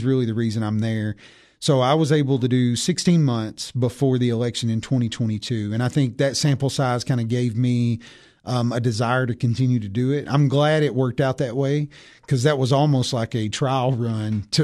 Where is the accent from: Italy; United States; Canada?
United States; Tennessee; I was born and raised in White County. I graduated White County High School in 2008, played varsity basketball in White County